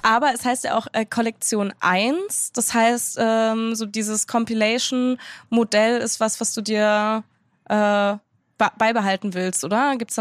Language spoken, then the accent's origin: German; Thuringia, Germany; Ich komme aus Südthüringen, quasi das andere Ende in der Nähe von Bayern direkt.